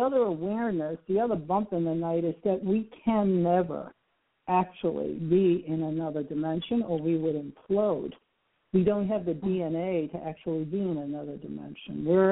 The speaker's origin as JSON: {"language": "English", "region": "Alabama", "country": "United States", "said": "Well, I'm from Alabama"}